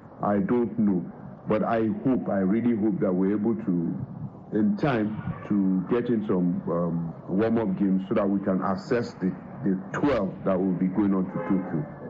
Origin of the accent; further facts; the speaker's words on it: Nigeria; I'm a Nigerian